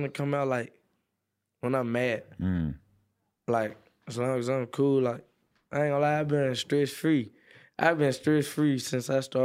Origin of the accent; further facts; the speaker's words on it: Jamaica; I don't even think a lot of people in Jamaica just know that I'm Jamaican.